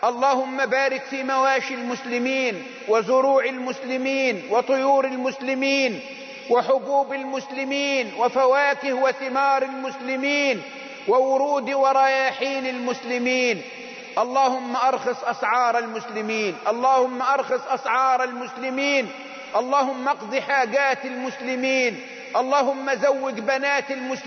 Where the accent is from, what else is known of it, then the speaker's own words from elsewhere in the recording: Egypt; بلدنا مصر